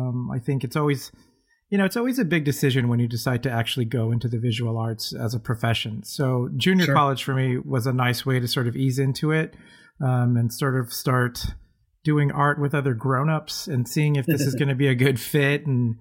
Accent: San Jose, California, United States; now in Sacramento, United States; I grew up in San Jose, California. So Silicon Valley.

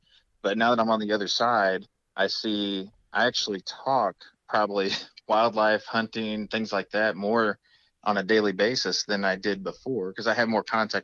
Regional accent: Rolla, Missouri, United States; So I grew up in the Rolla area. So Rolla's okay. Always been a home.

